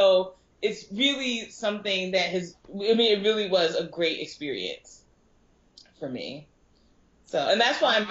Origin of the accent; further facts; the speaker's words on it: Newark, New Jersey, United States; So at the last minute, I decided to go down to New Jersey, where I'm from. So I'm from Newark, so shout out to Scarlet Knight.